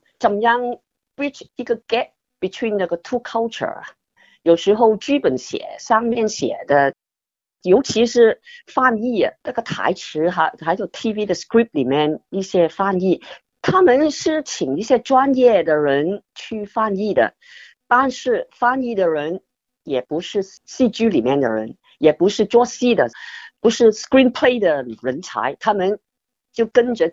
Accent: Guangdong, China; 香港有方言，有的方言，我们广东也，广东那边有方言

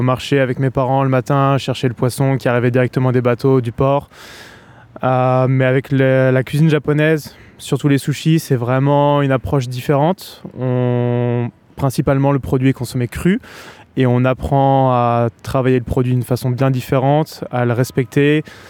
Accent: Normandy, France; moved away as an adult; now in Melbourne, Australia; Donc, je viens de Normandie en France.

